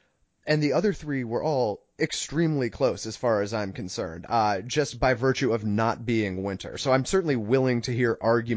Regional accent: New England, United States; But Dom, I grew up in New England. You grew up in Old England.

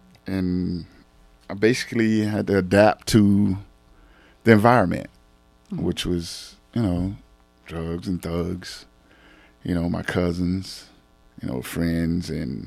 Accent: Fort Lauderdale, Florida, United States; moved away as an adult; Anyway, I'm originally from Florida. You know, I came here, I moved to the Northwest in 2003, but I was raised on a farm out west of Fort Lauderdale. And I love the country life. I'm a country boy.

